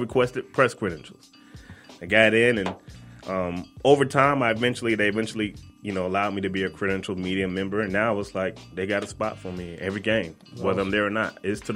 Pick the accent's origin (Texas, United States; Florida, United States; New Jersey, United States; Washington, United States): Florida, United States; Tampa; Well, I grew up in Tampa. Shout out to the 813